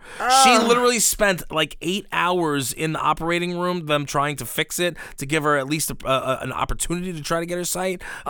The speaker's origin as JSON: {"language": "English", "region": "New York", "country": "United States", "said": "So for those of you who don't know, we're from Long Island, which is in New York."}